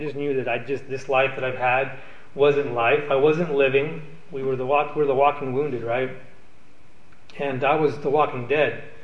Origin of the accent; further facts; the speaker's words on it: United States; I'm in America. I'm an American. I've got the freedom to walk out of the door.